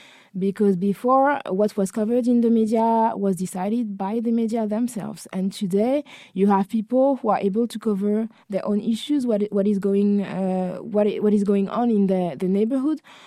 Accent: Paris, Île-de-France, France; I'm black. For the people who don't hear me, I was born and raised in Paris, and I've been often asked where I was from in my own country.

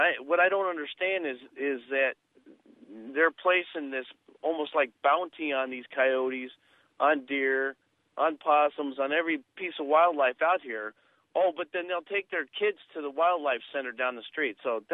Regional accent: Pacific Northwest, United States; now in Illinois, United States; I'm from the Northwest originally, so I know what it's like out there, but I find it interesting out here in Illinois

